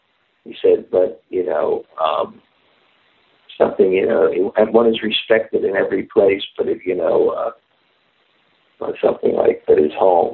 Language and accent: English; New York, United States; Bibi Govinda Swami knows I'm a New Yorker.